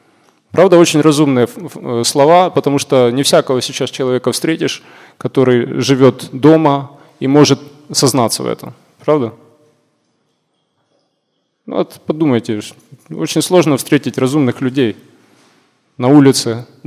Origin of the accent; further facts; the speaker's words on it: Kropyvnytskyi, Kirovohrad Oblast, Ukraine; Я из Кировограда.